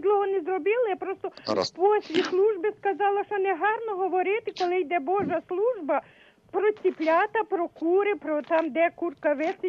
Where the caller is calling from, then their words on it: Kamianets-Podilskyi, Khmelnytskyi Oblast, Ukraine; Я з Кам'янця-Подільського.